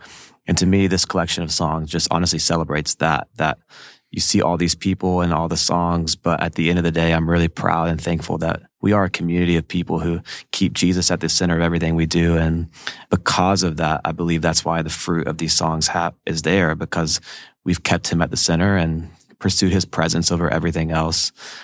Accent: Nashville, Tennessee, United States; Like, growing up in Nashville, I grew up here.

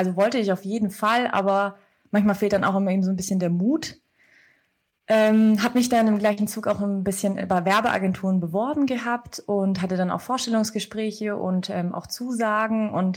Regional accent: Stuttgart, Baden-Württemberg, Germany; Ich komme aus Stuttgart, ja. Ich habe tatsächlich mein ganzes Leben hier verbracht. Einmal, eine kurze Zeit habe ich eben in Pforzheim studiert, ich habe da meinen Bachelor absolviert und das war es dann auch und dann wieder zurück.

